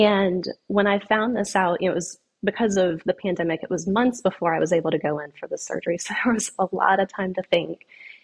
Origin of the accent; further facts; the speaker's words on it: the Carolinas, United States; And I'm from the Carolinas originally, and for whatever reason, I never thought I would live in Florida.